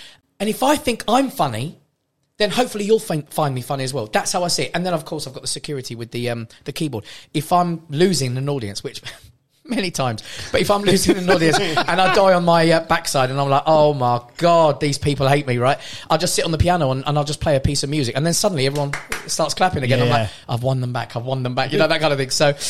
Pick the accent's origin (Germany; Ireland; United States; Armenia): Armenia; I come from Armenia, from a very small town called Bumkrak. It's a beautiful place.